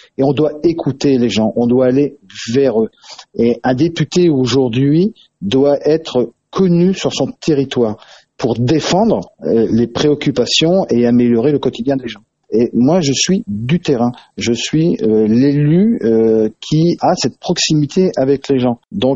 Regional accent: Rochefort, Nouvelle-Aquitaine, France; Moi, je suis né à Rochefort. J'ai tout vécu. Hein. J'ai fait mes études, j'y ai travaillé. Je me suis investi, j'ai été président d'association. Voilà, j'ai cette Charente-Maritime dans le sang

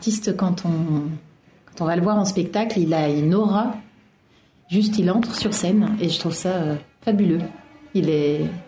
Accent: Île-de-France, France; also born or lived in Paris; Je suis née à Paris, j'ai grandi en région Île-de-France, mais maintenant je suis en Eure-et-Loire, à côté de Chartres.

